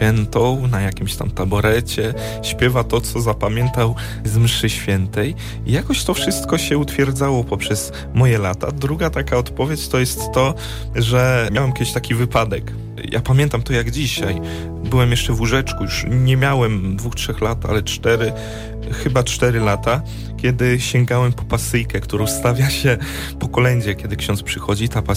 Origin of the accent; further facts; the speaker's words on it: Ruciany-Nida, Warmian-Masurian Voivodeship, Poland; ja pochodzę z Mazur, Ruciany Nida, parafia Matki Bożej Miłosierdzia.